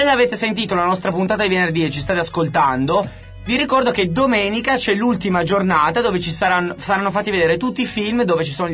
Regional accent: Turin, Piedmont, Italy; il fatto che lui abbia accettato di venire a Torino a me mi riempie un po' d'orgoglio in quanto torinese.

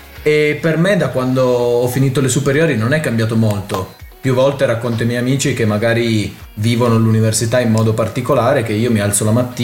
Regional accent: Turin, Piedmont, Italy; Allora, io sono di Torino. Abito dietro il Politecnico da sempre

